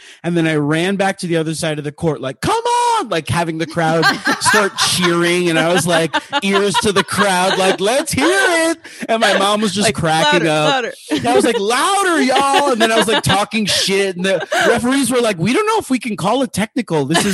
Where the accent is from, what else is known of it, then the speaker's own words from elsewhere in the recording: Miami, Florida, United States; I grew up in Miami, Florida.